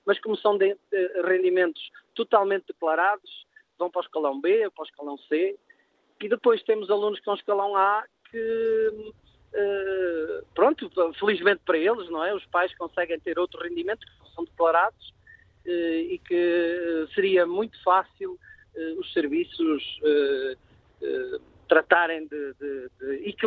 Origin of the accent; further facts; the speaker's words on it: Portugal; nós portugueses temos o hábito de fechar os olhos a essas situações